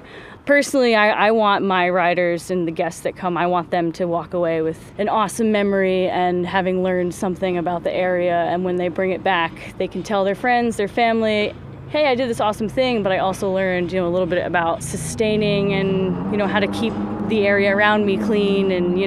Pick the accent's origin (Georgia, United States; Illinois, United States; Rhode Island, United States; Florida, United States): Rhode Island, United States; now in Phoenicia, United States; Not originally. I'm from Rhode Island, but I moved up here in 2014, unrelated to the Rail Explorers in Rhode Island, but found myself here anyway